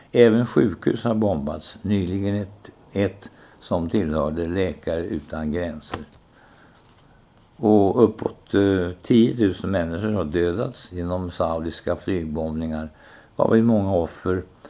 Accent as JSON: {"language": "Swedish", "region": "Västernorrland County", "country": "Sweden", "tie": "born or raised there", "said": "ifrån Höga kusten där jag är uppvuxen."}